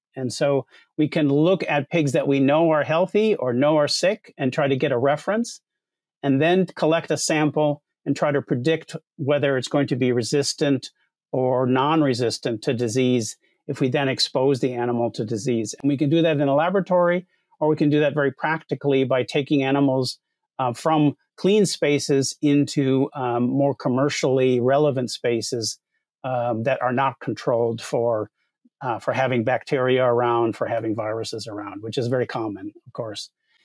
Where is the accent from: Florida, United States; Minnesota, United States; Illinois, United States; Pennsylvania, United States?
Minnesota, United States; also born or lived in New York City / Los Angeles; now in Iowa, United States; So I grew up in Minnesota, which is a northern state in the U.S., and I'm now working in Iowa, so not very far away.